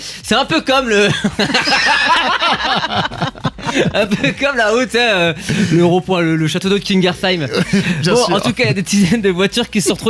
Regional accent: France; Qu'on a chez nous en France, oui.

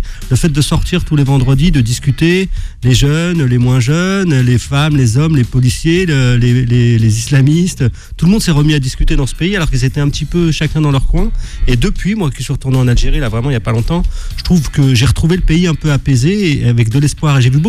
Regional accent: Bondy, Île-de-France, France; Nous, on vient Fadza vient d'Aubervilliers, moi je viens de Bondy.

